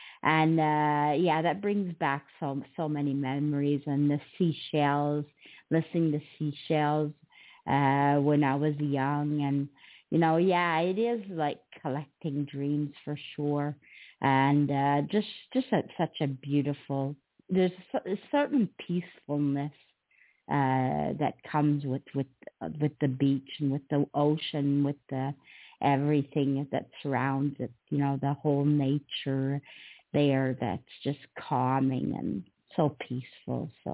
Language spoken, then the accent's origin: English; Quebec, Canada; my childhood growing up in the Gaspé right by the St. Lawrence, you know, so the beach was right there too.